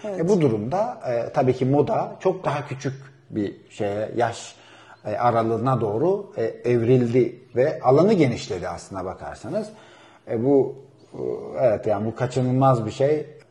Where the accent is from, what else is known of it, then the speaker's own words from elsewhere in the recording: Artvin, Turkey; Şimdi bunların hepsini ben Artvinliyim. Ve çay bahçelerimiz var. Ve çocukluğumda çay toplayarak ve anneme yardım ederek büyüdüm.